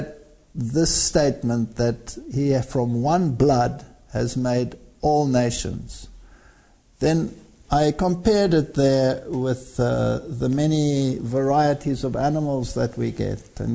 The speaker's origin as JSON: {"language": "English", "country": "South Africa", "said": "And we come from South Africa, where it is touchy to the power of 10."}